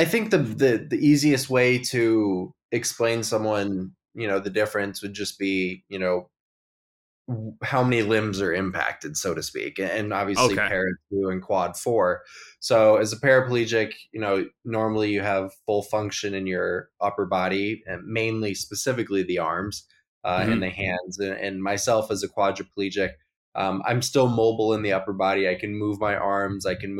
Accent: Minneapolis, Minnesota, United States; So I grew up in Minneapolis, in Uptown area.

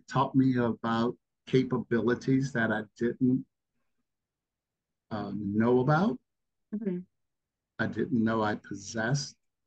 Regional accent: New Orleans, Louisiana, United States; from New Orleans originally, back here in New Orleans.

